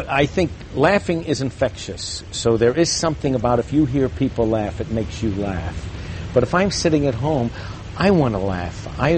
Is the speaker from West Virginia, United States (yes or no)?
no; Brooklyn, New York, United States; moved away as an adult; Born and raised in Brooklyn, New York, near Ebbets Field. My wife says I moved out here when the Dodgers came, but that's not true.